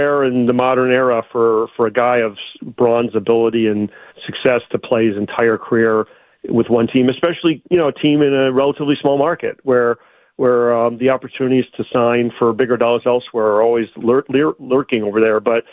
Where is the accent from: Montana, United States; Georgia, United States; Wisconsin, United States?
Wisconsin, United States; I mean, first of all, you know, I grew up in Wisconsin, so, you know, I'm